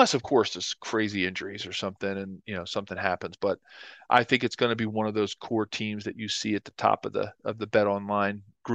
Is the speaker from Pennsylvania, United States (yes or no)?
yes; Philadelphia, Pennsylvania, United States; and rooting for my hometown Eagles.